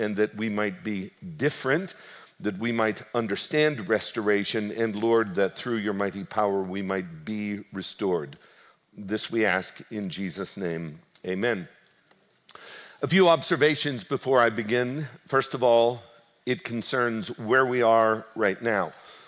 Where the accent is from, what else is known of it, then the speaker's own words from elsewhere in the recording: Du Bois, Pennsylvania, United States; The story takes place in 1955 in the little town that I grew up in Du Bois, Pennsylvania, Western Pennsylvania